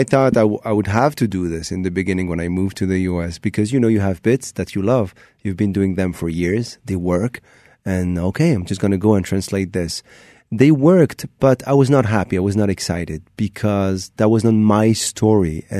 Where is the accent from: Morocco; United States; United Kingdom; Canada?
Morocco; born there; first language fr; English is a second language; moved away; also born or lived in France; I mean, that's my first language, but I was born in Morocco.